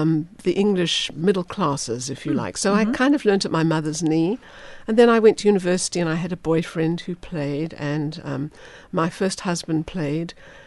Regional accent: Zimbabwe; also born or lived in England / South Africa; now in United States; I was born in England. I was raised in Rhodesia, which is now Zimbabwe. I lived for 10 years in South Africa, and now I'm very proud to be a citizen of the United States. I've been here about 25 years now. I've lived in San Diego and in Phoenix.

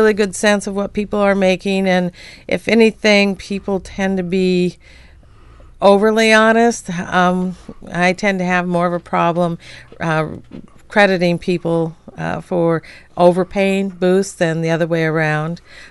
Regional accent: Seattle, Washington, United States; I actually grew up in the Seattle area. In fact, graduated from Garfield High School, inner city school there.

